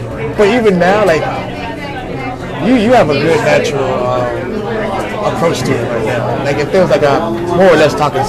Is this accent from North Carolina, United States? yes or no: yes; Fayetteville, North Carolina, United States; We from Fayetteville, baby.